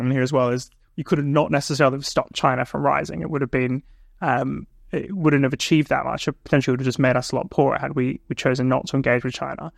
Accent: Australia; my home country of Australia

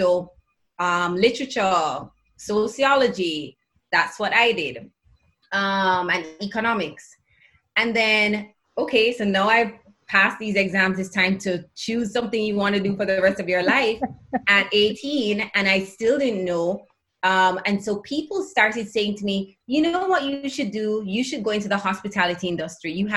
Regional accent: Kingston, Jamaica; because I'm from Kingston and our hotels mostly are on the North Coast, that meant I had to move to the North Coast.

